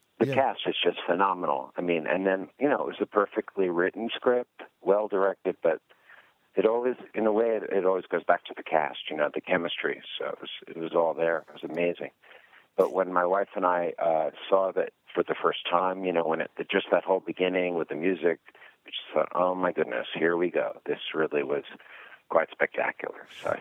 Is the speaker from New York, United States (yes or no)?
yes; New York, United States; Because that's what I grew up with. I was in New York, but my father would come home and he'd say